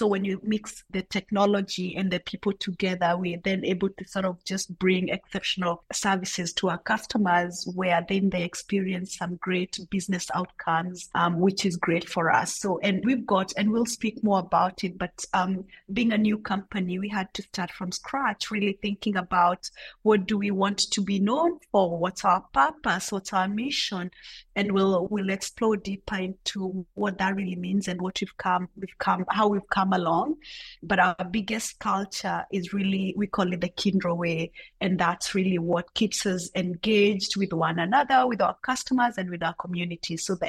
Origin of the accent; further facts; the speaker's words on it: Kenya; I was born and raised in Kenya. I went to school, most of it in Kenya as well.